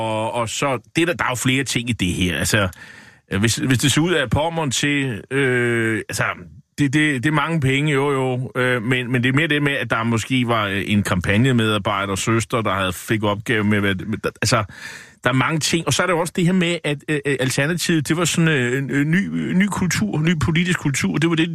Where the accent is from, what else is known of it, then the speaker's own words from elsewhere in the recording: Nexø, Capital Region of Denmark, Denmark; fra min hjemby, Nexø på Bornholm